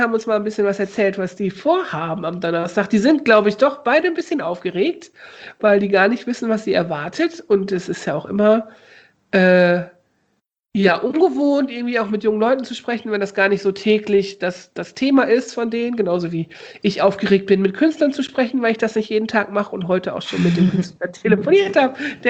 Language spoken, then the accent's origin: German; Osnabrück, Lower Saxony, Germany; Ich komme ja aus Osnabrück, ne?